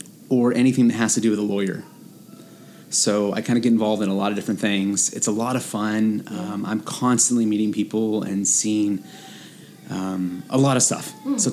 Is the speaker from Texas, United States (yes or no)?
no; Fresno, California, United States; I was born and raised in Fresno.